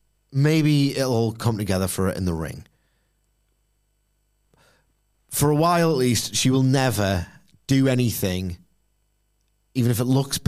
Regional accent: United Kingdom; I'm 38 and I'm British.

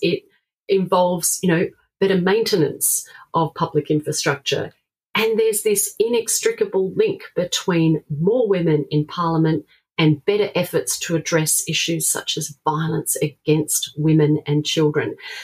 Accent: South Australia, Australia; my home state of South Australia

